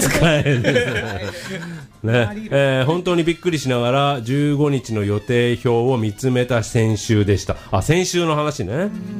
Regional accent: Yokosuka, Kanagawa, Japan; 横須賀駅横の海のそばの公園で、はいはいはい。私の地元やね。

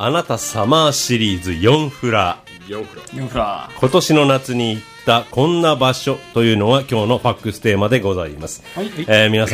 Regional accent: Yokosuka, Kanagawa, Japan; born there; 俺は横須賀生まれだから知ってるけどさ、三浦半島の。

